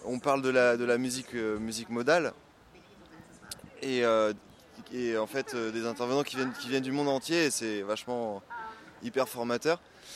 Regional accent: Bourbriac, Brittany, France; moi je suis de Bourbriac déjà. Et donc à cheval entre pays Trégor et pays Plin.

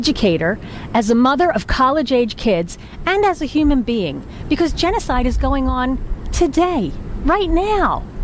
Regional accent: Pennsylvania, United States; It's no secret I've been pushing my home state of Pennsylvania to make Holocaust education mandatory in classrooms.

